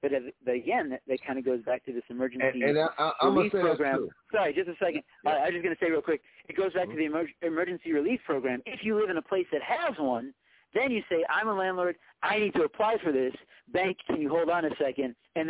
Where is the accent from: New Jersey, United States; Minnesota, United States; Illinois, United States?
Illinois, United States; Chicago; I mean, I'm from Chicago